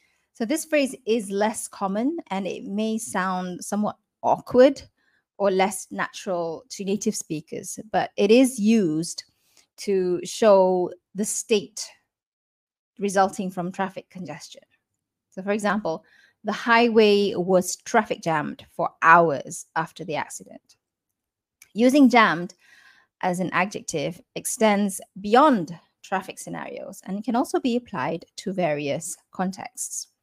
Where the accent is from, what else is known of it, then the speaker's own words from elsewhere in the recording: Kuala Lumpur, Malaysia; My siblings and I are from Kuala Lumpur, but our mother and late father were born and raised in Kelantan.